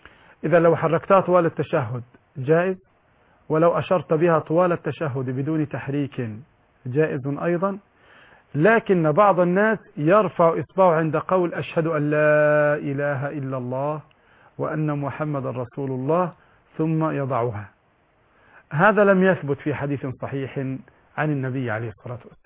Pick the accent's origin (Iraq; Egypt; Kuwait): Egypt; حتى عندنا في مصر الآن عدد النساء توليد طبيبات كثير جدا